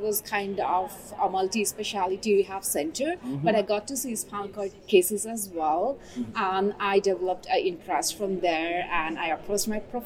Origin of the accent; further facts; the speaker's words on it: Nepal; English is a second language; now in Canada; I'm from Nepal and I'm a physical therapist as well.